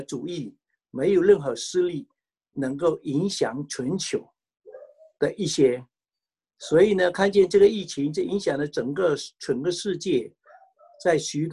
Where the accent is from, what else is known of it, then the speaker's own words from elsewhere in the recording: Fuzhou, Fujian, China; 我们福州人来讲，大概约约有百万的人在餐馆里面。